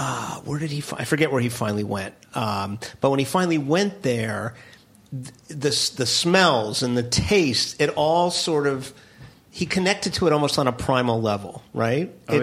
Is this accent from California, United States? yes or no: no; Miami, Florida, United States; now in New York, United States; We don't have them in New York. I grew up in Miami.